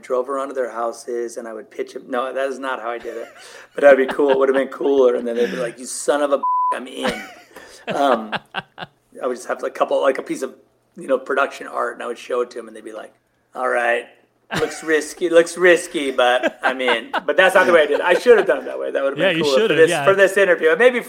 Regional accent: California, United States; Like, I'm not, like, if I was from Italy, I'd say, you know, I eat Italian food, but I'm from Southern California. So that's the food.

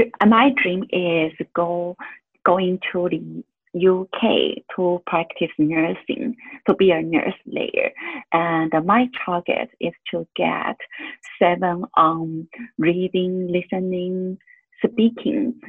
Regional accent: Taiwan; English is a second language; I'm from Taiwan

